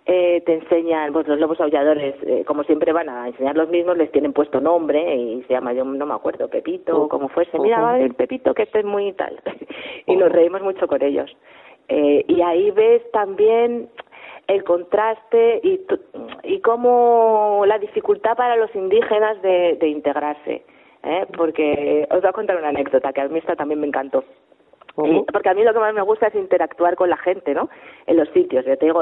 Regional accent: Spain; siendo español, o española, tienes el estándar muy alto de playas

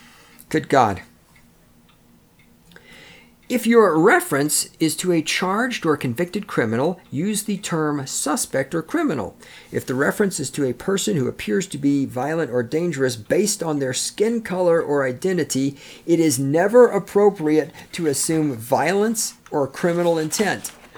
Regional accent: the South, United States; Okay, I'm from the South, where it's all filled with racist people.

